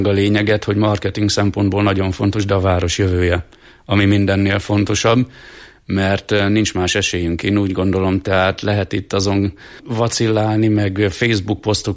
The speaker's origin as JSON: {"language": "Hungarian", "country": "Hungary", "said": "de hát magyarok vagyunk, a tanult tehetetlenség és az, hogy jaj, ha rossz is, akkor is inkább nem változtatunk"}